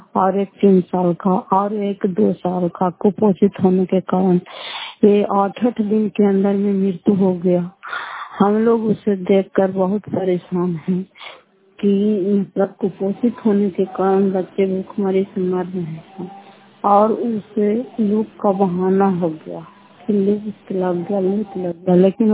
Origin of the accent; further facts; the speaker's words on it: Fatehpur, Bihar, India; घर फतेहपुर पंचायत मुखौटा, जिला नालंदा, करारपत्रा ब्लॉक की निवासी हूँ।